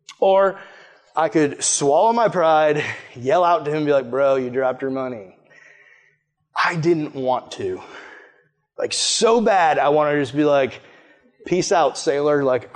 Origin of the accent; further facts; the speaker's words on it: Massachusetts, United States; he does not like that I'm from Cape Cod, and he lets me know.